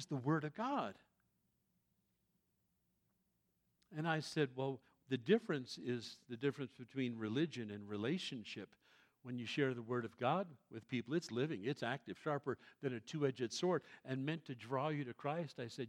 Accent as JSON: {"language": "English", "town": "New York City", "region": "New York", "country": "United States", "tie": "born or raised there", "said": "I was raised Catholic in New York City myself for years and years."}